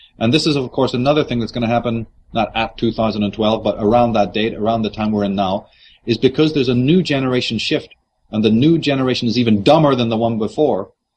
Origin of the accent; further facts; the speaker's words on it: Ireland; moved away as an adult; now in United States; And how do you know it as an Irish guy? Teach me as a Romans do. I'm in your country. I'm going to learn all about it, aren't I? I came here for that very purpose.